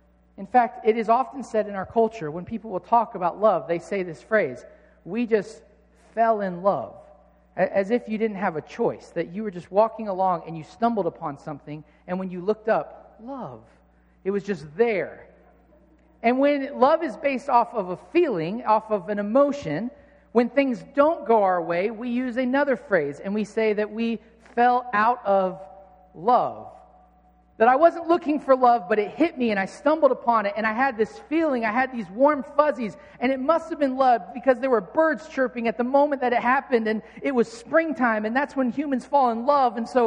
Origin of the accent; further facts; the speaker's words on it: United States; because I'm not Greek. I'm an American. I speak American.